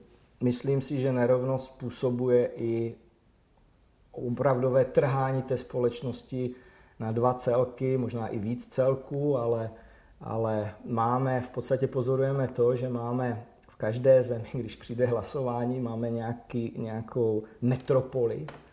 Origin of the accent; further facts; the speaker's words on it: Moravian-Silesian Region, Czechia; samozřejmě jsem z Karvinska, což znamená mnohé. Je to odpadkový koš republiky